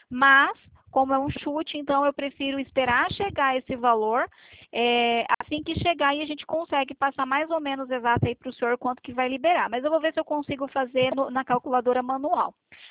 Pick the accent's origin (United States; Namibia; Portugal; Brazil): Brazil; Sarandi, Paraná; Na verdade, eu trabalho em Maringá, mas eu sou de Sarandi, eu estou em Sarandi agora.